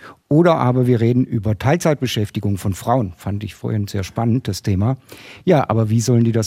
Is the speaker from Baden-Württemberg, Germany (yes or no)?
yes; Neubulach, Baden-Württemberg, Germany; ich komme aus Neubulach. Neubulach ist ein Luftkurort.